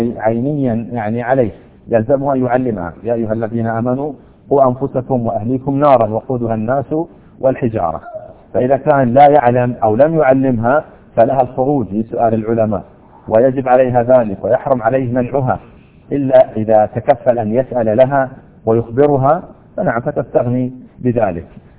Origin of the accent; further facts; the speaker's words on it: Saudi Arabia; يعني هذا قد لا يكون عندنا في السعودية نظرا لأن الإسلام هو النسبة، يعني المسلمون 100% في هذه البلاد